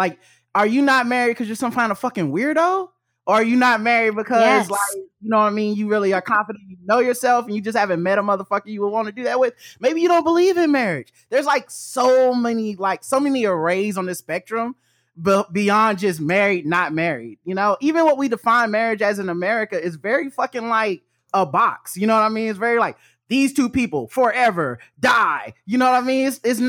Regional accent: the South, United States; You know what? We are from the South. It is our way of being slightly slow and lazy.

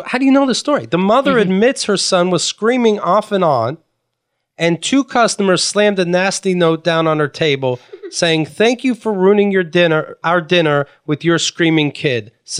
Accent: Somerset, Pennsylvania, United States; Somerset, Pennsylvania. It's close to Pittsburgh, but the country.

